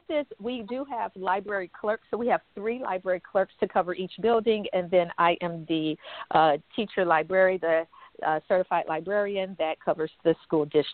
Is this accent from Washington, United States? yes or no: no; Chicago, Illinois, United States; I'm from Chicago.